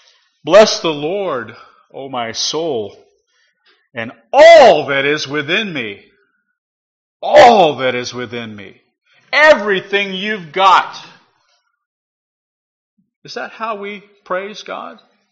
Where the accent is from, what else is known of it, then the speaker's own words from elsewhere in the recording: Texas, United States; When I grew up here in West Texas, all my elders were Mr., Mrs., Miss.